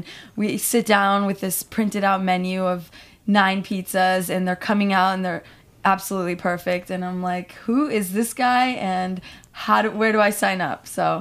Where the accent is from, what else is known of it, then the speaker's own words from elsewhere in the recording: Chicago, Illinois, United States; I was born and raised in Chicago